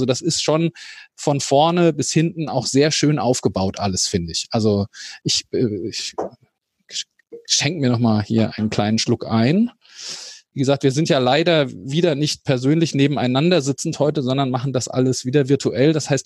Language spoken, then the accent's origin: German; Hesse, Germany; das kriege ich eh nicht hin als Hesse.